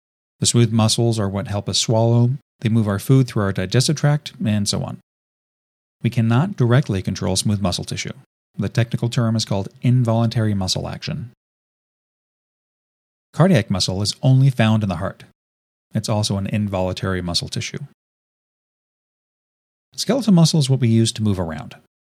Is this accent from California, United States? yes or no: yes; California, United States; Topping out the list is Texas, and my home state of California is actually only number 2.